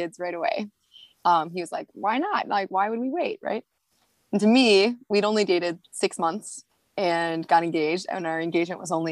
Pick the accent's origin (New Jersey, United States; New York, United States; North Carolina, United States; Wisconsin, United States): Wisconsin, United States; Milwaukee; moved away as an adult; now in Minnesota, United States; Yeah, I'm from Wisconsin. So I'm from Milwaukee originally, but I've lived in Minnesota my whole adult life. I mean, since I was 18.